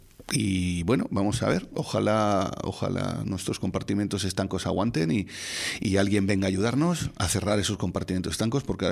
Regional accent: La Orotava, Canary Islands, Spain; me alegro muchísimo porque es mi pueblo, pero en la Orotava

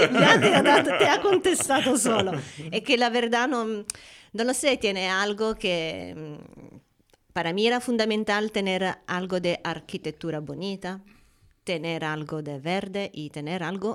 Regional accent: Italy; now in Santa Úrsula, Spain; Porque vivo porque soy italiana, bueno, porque, y vivo todos los sentimientos italianos.

